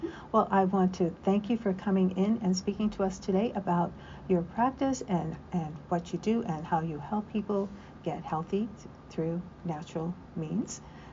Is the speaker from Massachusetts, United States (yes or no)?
yes; Watertown, Massachusetts, United States; And we were saying off air, I grew up in Watertown